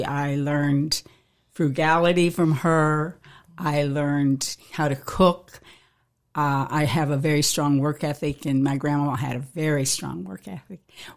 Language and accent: English; Mount Jackson, Virginia, United States; Well, I am originally from Mount Jackson, Virginia, and I'm currently living there again. I grew up in the country. I'm a country girl. I always say I'm just a poor girl from the mountains.